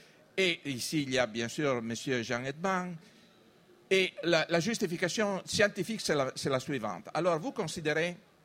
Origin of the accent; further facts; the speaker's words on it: Turin, Piedmont, Italy; French is a second language; Je suis de Turin, bien sûr, veuillez m'excuser.